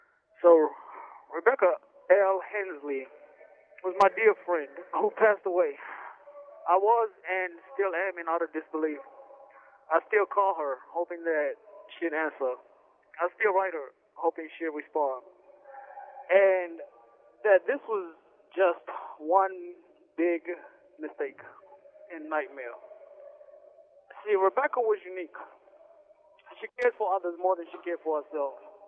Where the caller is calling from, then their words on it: Virginia, United States; I'm calling in from Red Onion State Prison here in Virginia.